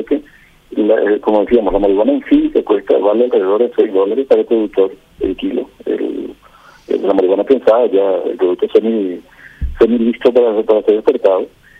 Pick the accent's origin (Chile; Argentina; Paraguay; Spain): Paraguay; nosotros como Estado paraguayo